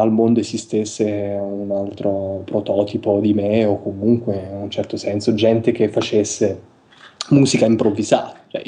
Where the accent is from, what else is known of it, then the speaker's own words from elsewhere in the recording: Ascoli Piceno, Marche, Italy; moved away as an adult; now in Bologna, Italy; quello da cui vengo, che è il Piceno. Sono di Ascoli, ho vissuto lì tutta la mia infanzia e la mia giovinezza. Nel 98 mi sono trasferito appunto a Bologna